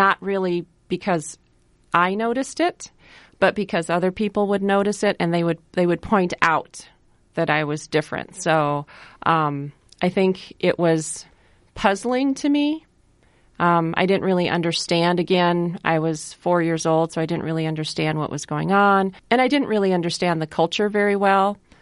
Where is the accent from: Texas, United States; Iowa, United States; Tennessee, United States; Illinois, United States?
Iowa, United States; Ames; also born or lived in India; I did grow up in Ames. I was born in India, but then we came over because my dad went to Iowa State University. He got his PhD. So our family came over, and at that time in the 1960s